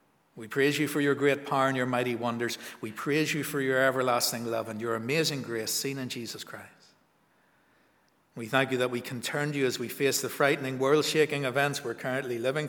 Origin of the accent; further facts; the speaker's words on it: Northern Ireland, United Kingdom; So it brings back memories of growing up in Newton Breda Baptist Church.